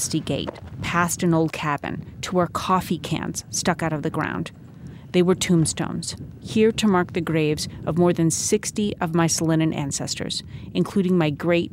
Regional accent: San Luis Obispo, California, United States; I grew up in San Luis Obispo on the central coast of California.

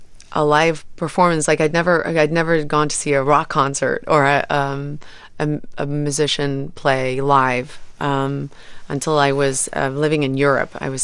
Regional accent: South Africa; I had a lot of trauma from being a young child growing up in South Africa during the apartheid era.

